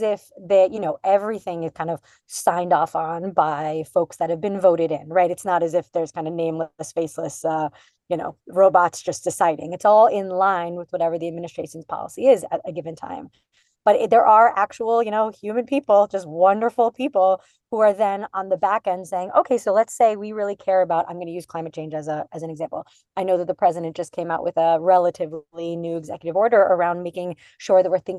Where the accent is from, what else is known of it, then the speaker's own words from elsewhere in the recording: New York, United States; And for me, I grew up outside of New York. I'm a first generation American.